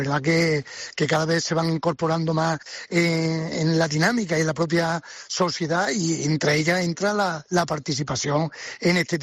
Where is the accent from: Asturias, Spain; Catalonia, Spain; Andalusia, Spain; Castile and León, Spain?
Andalusia, Spain; Cabra; hoy me toca a mí salir de mi localidad, de Cabra